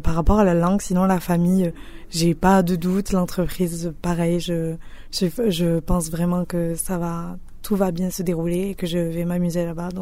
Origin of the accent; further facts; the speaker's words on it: Millau, Occitanie, France; De Millau.